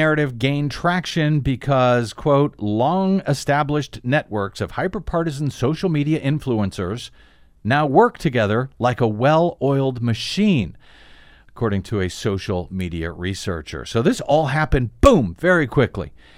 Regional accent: United States; As a black woman, as a journalist, as an American, I am deeply ashamed that we ran this.

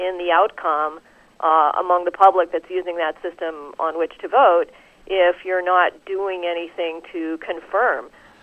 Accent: Chicago, Illinois, United States; this hurts me because I'm actually from Chicago

